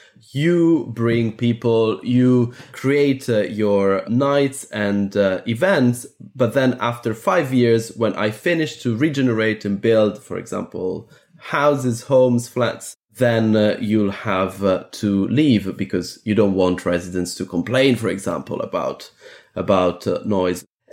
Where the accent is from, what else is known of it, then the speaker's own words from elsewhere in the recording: Athens, Attica, Greece; born there; English is a second language; I was born in Athens.